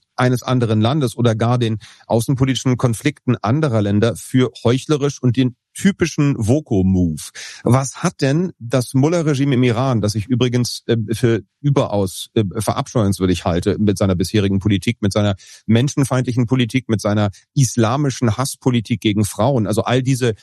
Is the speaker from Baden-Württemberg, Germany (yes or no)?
no; Berlin, Germany; als Berliner kann ich das sagen